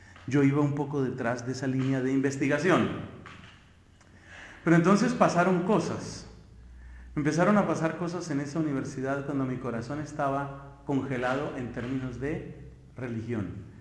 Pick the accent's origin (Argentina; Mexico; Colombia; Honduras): Colombia; siendo el gran colombiano famoso. 16 años de edad